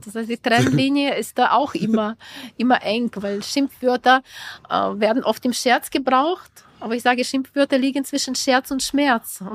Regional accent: Ukraine; first language Ukrainian; German is a second language; das Französische, das Tschechische oder meine Muttersprache, das Ukrainische gehören auch dazu.

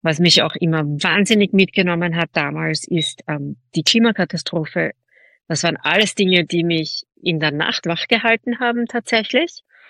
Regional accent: Austria; würde man bei uns in Österreich sagen.

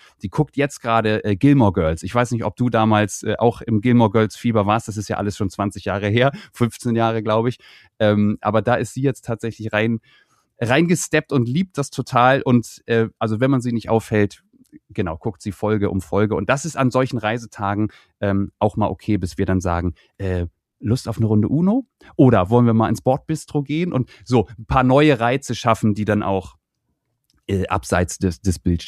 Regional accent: Kiel, Schleswig-Holstein, Germany; sind in Kiel, das ist meine Heimatstadt, dort leben wir

